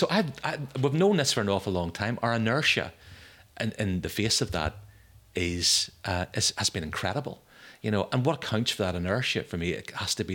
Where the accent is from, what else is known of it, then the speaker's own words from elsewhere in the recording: London, United Kingdom; born there; Well, I was born in the east end of a city, so West Ham.